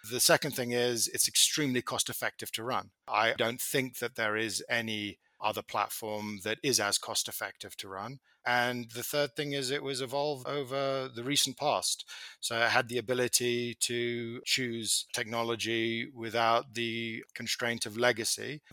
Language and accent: English; South Africa; also born or lived in United Kingdom; I was brought up in South Africa, and after coming back from the UK for a period, I worked at First Round.